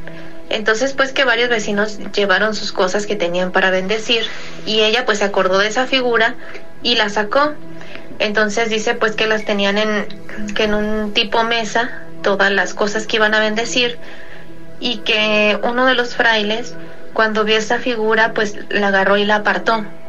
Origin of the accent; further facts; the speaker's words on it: Guadalajara, Jalisco, Mexico; de Guadalajara.